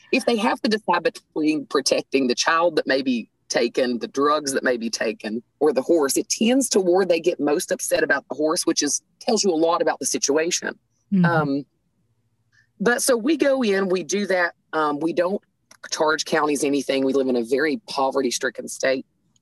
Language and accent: English; West Virginia, United States; Well, so I am from Southern West Virginia.